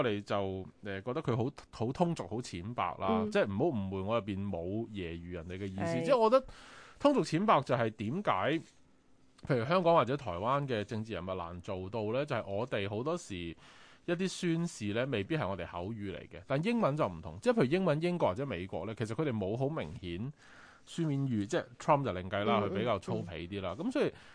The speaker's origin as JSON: {"language": "Cantonese", "region": "Guangdong", "country": "China", "said": "我哋广东人就讲脚瓜窿。"}